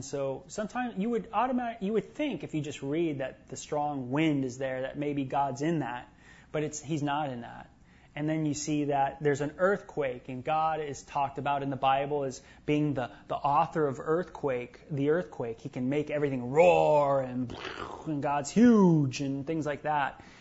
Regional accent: North Hollywood, California, United States; one time when I was growing up in San Fernando Valley in North Hollywood

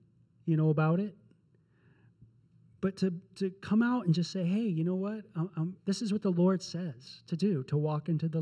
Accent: North Hollywood, California, United States; hey, guys, by the way, I'm from North Hollywood.

